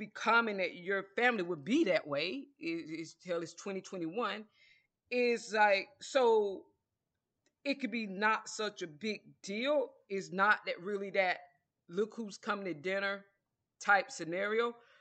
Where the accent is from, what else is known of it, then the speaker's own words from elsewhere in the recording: United States; because I'm from the United States, and I feel that you're gonna be hard pressed to find an American family